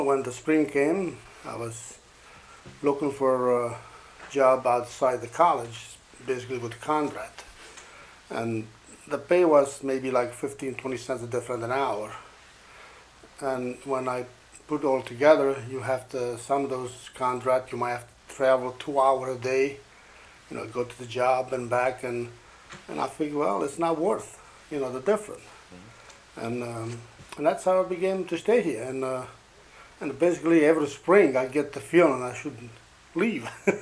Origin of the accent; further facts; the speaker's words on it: Italy; moved away as an adult; now in Haverford, United States; when I came here from Italy, I only worked about 3 months